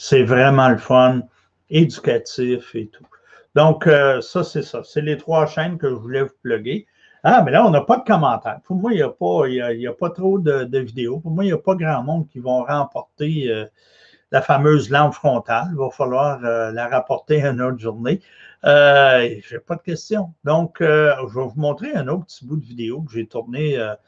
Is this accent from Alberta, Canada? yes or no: no; Quebec, Canada; c'est des gens de mon coin de pays, des cantons de l'Est, dans le coin de Sutton, là, dans ces coins-là, Lac-Brome.